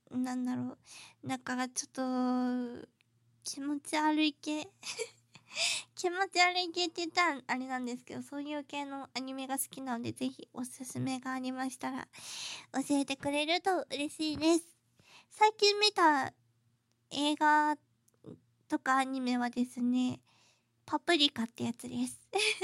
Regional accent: Kanto, Japan; 出身は関東です。関東の方です。味噌ポテトとかわらじカツとかが美味しいところです。

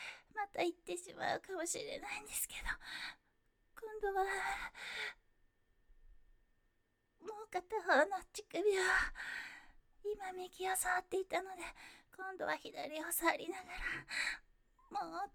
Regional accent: Kyushu, Japan; 出身地は九州です。

